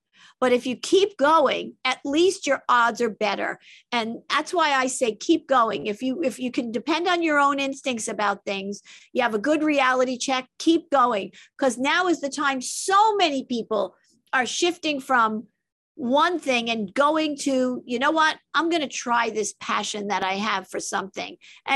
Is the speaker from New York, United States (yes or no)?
yes; New York, United States; also born or lived in Brooklyn; because I was born in Brooklyn, you know, and I raised, you know, in Long Island and New York City